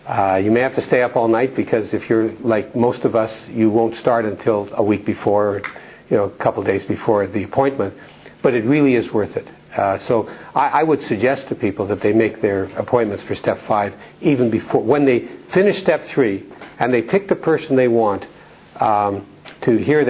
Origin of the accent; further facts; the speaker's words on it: Canada; now in Denmark; Growing up in Canada, not in Denmark, and I sometimes feel a little embarrassed talking about some things.